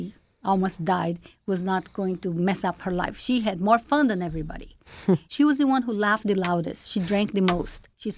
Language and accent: English; Brazil; I'm from Brazil originally